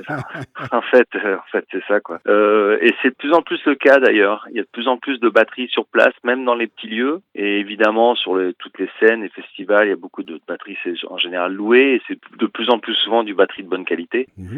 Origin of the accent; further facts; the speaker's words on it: Limoges, Nouvelle-Aquitaine, France; born there; Ben, moi, je suis né il y a pas mal d'années maintenant. Je suis né en 1970 à Limoges.